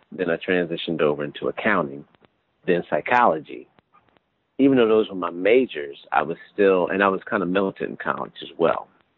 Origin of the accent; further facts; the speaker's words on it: Philadelphia, Pennsylvania, United States; so I was raised in Philly. My mom was a teacher.